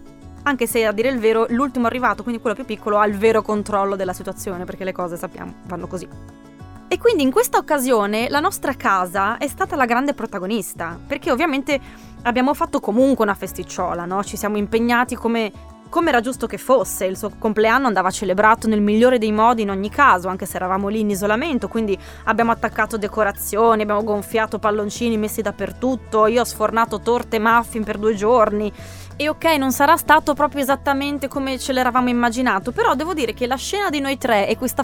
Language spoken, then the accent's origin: Italian; Friuli-Venezia Giulia, Italy; io ho un gruppo di amici che conosco da sempre, con cui sono cresciuta, diventata grande in Friuli